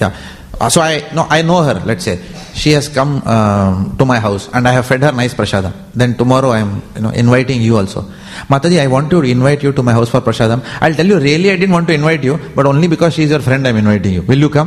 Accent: India; So typically this is, you know, as Indian parents we go through this

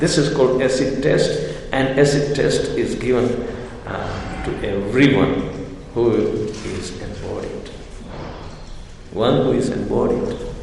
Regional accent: India; If we follow the tradition, which is coming down from the Vedic tradition, we are so proud being Indian that we follow.

